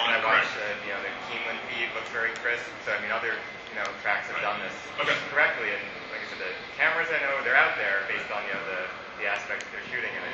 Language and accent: English; Queens, New York, United States; now in Manhattan, United States; I'm from Queens, living in Manhattan now.